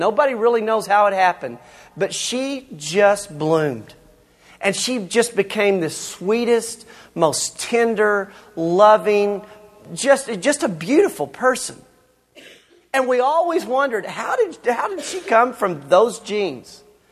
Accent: Canyon, United States; I remember growing up, I'm from Canyon

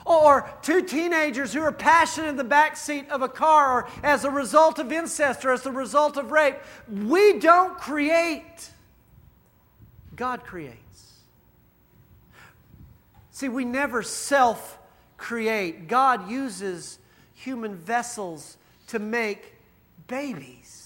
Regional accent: Texas, United States; I'm from Texas. Go drink half a Coke, all right?

